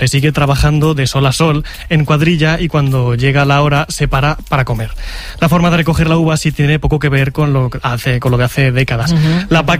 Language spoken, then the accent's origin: Spanish; Villanueva de la Jara, Castilla-La Mancha, Spain; Yo soy de Villanueva de la Jara